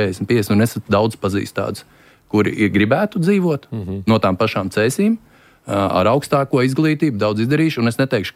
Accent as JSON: {"language": "Latvian", "town": "Priekuļi", "region": "Cēsis Municipality", "country": "Latvia", "said": "Es pats nāku no Priekuļu pagasta. Un tagad ir 40 plus, esmu izveidojis karjeru Rīgā"}